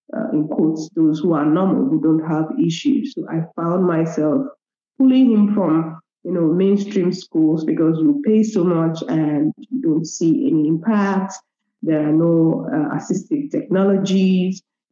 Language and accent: English; Eastern Nigeria, Nigeria; I'm from Nigeria. I'm from the eastern part of Nigeria. I am a mother of three.